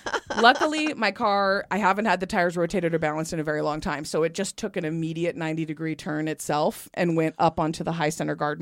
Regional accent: Nevada, United States; I'm a desert rat. I grew up in Nevada, so I have an aversion to bugs of all kinds.

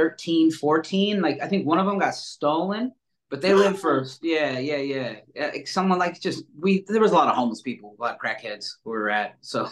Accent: Stockton, California, United States; No, I'm from Stockton, California.

